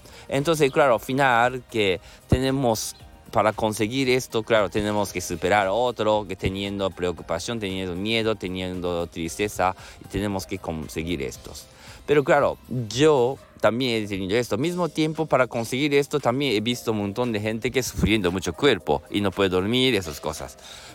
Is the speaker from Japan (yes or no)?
yes; Japan; first language Japanese; Spanish is a second language; yo soy japonés y luego viene de Japón